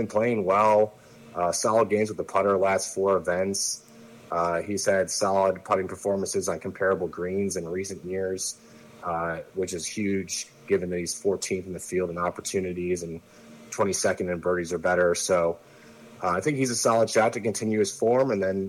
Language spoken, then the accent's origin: English; Ohio, United States; I'm biased. I'm from Ohio.